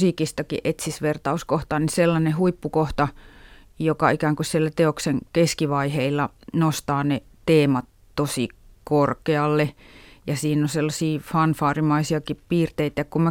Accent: Kuopio, North Savo, Finland; Vieläkin kun mä käyn vaikkapa entisessä kotikaupungissani Kuopiossa, niin aina muistan sen.

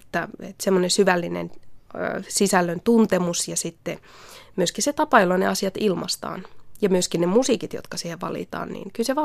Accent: Kempele, North Ostrobothnia, Finland; mä olen kotoisin tuolta Oulun seudulta ja Kempeleestä

